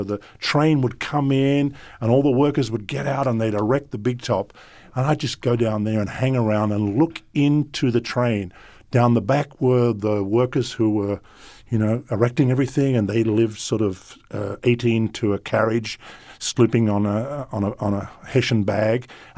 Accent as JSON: {"language": "English", "country": "Australia", "tie": "born or raised there", "said": "it's also growing up in Australia and watching some of the divisions there."}